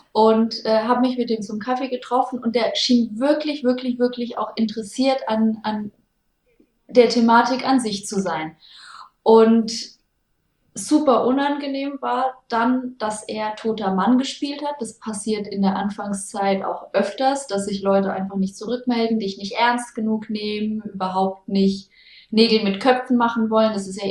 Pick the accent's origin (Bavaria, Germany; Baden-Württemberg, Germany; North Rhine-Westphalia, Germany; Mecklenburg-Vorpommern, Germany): Bavaria, Germany; Würzburg; mitten in der Innenstadt bei uns in Würzburg.